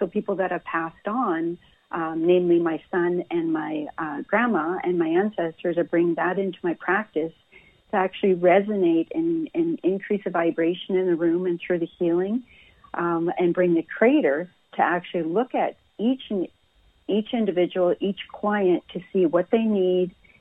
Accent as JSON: {"language": "English", "town": "Muskeg Lake Cree Nation", "region": "Saskatchewan", "country": "Canada", "said": "Yeah, so my background is I'm First Nation. I'm from Muskeg Lake Cree Nation, Saskatchewan."}